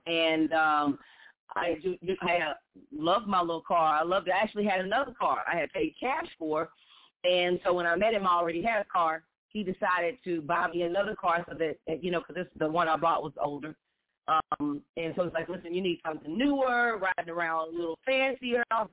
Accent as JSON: {"language": "English", "town": "Fort Worth", "region": "Texas", "country": "United States", "said": "I'm from Fort Worth. I know the area very well."}